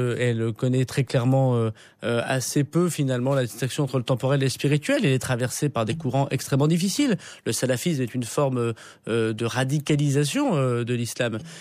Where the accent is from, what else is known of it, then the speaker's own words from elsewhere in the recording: France; je viens de France.